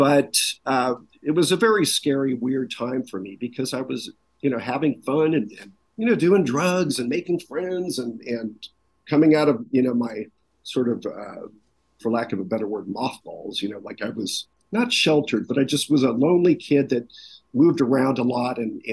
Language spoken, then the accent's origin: English; Los Angeles, California, United States; also born or lived in Newport Beach; I was born in Los Angeles and lived for that time in the Valley, before that in fancy Hancock Park, before my mom met that guy with the eight kids.